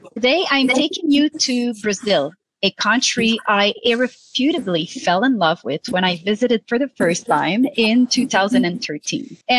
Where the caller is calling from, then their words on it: Montreal, Quebec, Canada; Today, I'm connecting from Montreal, Canada